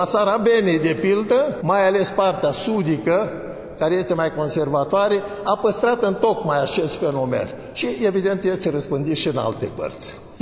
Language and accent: Romanian; Botoșani County, Romania; În satul în care m-am născut eu acolo, în Arborea Dorohoiului